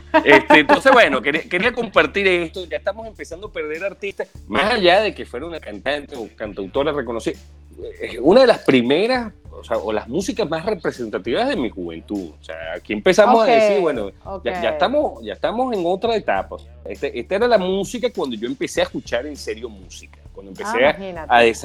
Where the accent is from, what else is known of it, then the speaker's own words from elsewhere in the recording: Venezuela; como dicen en mi pueblo, como botellazo mesonera. Los que no entiendan la referencia, empiecen a buscar en internet botellazo de mesonera en Venezuela.